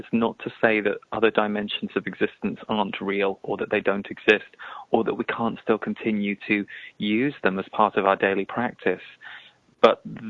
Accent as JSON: {"language": "English", "region": "England", "country": "United Kingdom", "said": "Sandy, we're both from England, and England has a very juicy sense of humor, sometimes considered a very dark humor."}